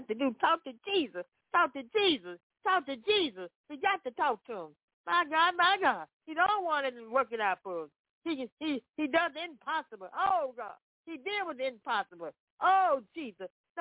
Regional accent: Memphis, Tennessee, United States; Yes, I am. Yes, I am. We're from Memphis, Tennessee.

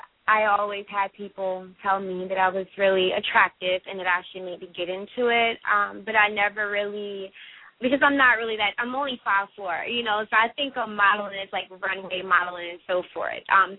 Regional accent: Gretna, Virginia, United States; now in Atlanta, United States; I am originally from Gretna, Virginia. I'm pretty sure no one knows where that is. It's a really small town in Virginia. And now I am in Atlanta.

